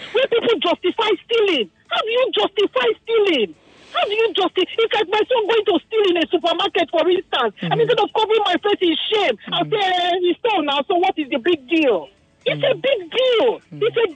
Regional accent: Delta, Nigeria; I'm from Delta State, funny enough, but I know how majority of people from Delta reacted

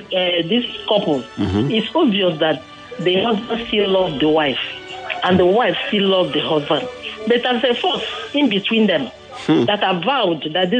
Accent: Imo, Nigeria; Okay. I'm from Imo State.

